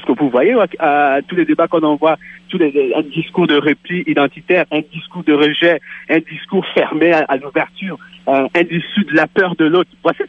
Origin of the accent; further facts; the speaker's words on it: Quebec, Canada; je ne suis pas en France, je ne suis pas un Français, je suis un Québécois